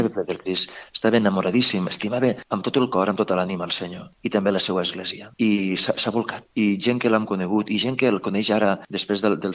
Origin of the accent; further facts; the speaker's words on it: Tortosa, Catalonia, Spain; Recordo que jo soc de Tortosa i va vindre a Tortosa a fer una xerrada